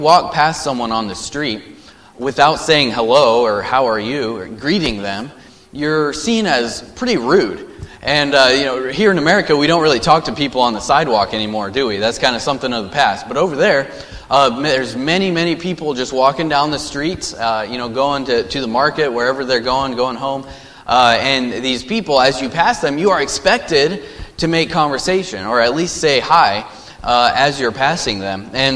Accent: United States; And as soon as it came up in conversation that, as an American, why am I here?

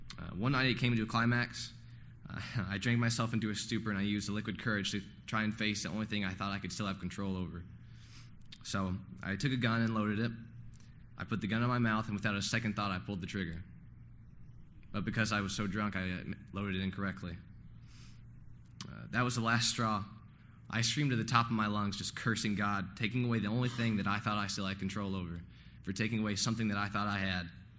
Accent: Tennessee, United States; born there; I was born in Tennessee in a very Christian family.

